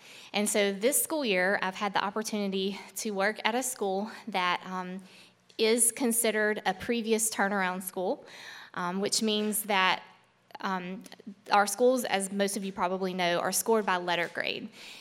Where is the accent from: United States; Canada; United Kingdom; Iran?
United States; Grant Parish, Louisiana; I grew up in Grant Parish, right across the Rapides line, and actually grew up with Tyler Meeker over there.